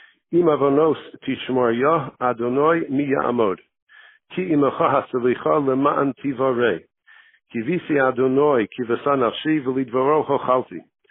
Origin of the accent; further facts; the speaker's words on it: Skokie, Illinois, United States; I'm actually born and bred in Skokie. So I have a unique perspective. It's a Skokie is a suburb just north of Chicago. It's a wonderful community, a very warm community.